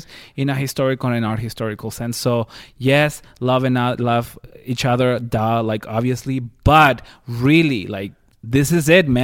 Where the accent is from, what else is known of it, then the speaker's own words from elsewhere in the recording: Pennsylvania, United States; my daddy Pennsylvania, mama from Pennsylvania. You mix that pencil with the Vania, I'm from Pennsylvania.